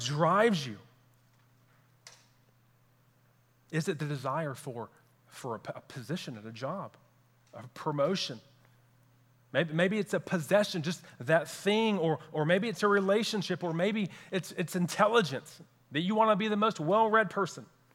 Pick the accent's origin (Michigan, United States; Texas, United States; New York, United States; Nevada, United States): Texas, United States; now in Louisville, United States; moved to Kentucky to go to seminary to prepare for ministry. And one of the first things that I did, as any Texan would do, was to scope out what the best Mexican restaurant was.